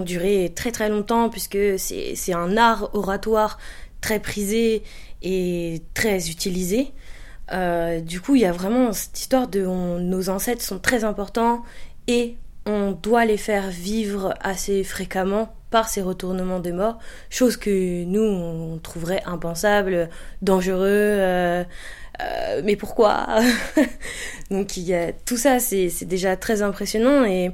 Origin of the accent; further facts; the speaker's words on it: France; même si j'ai grandi en France et que je sais à quoi ressemble un magasin, un supermarché, quand je reviens, je suis choquée